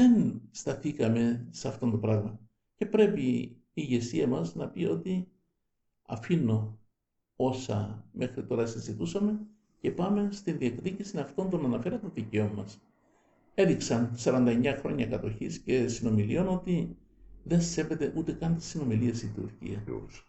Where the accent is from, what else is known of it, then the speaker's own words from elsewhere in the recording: Greece; γιατί είμαστε Έλληνες ακριβώς και των ίδιων φρονημάτων και της ίδιας ηλικίας